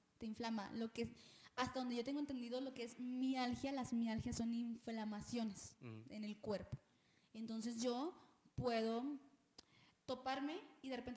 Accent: Ciudad Juárez, Chihuahua, Mexico; sobre todo vengo de Juárez, ¿no?

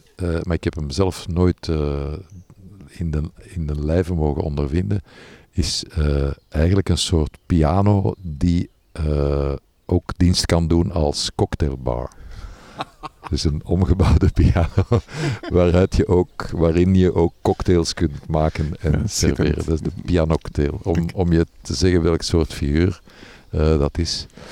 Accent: Brussels, Brussels-Capital Region, Belgium; Maar ik ben Brusselaar, dus ik ben, enfin, laten we zeggen, toch redelijk in twee talen opgegroeid.

